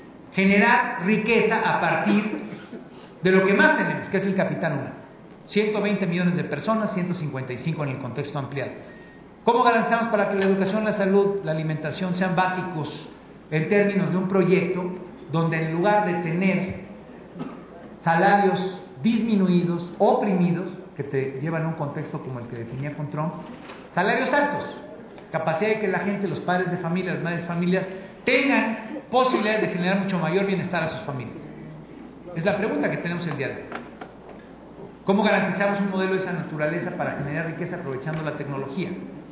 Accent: Iguala, Guerrero, Mexico; como en mi tierra, en Iguala

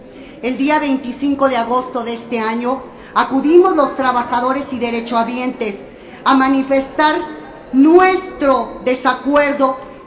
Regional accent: Mexico; A final de cuentas, todos somos mexicanos y exigimos respeto al Seguro Social

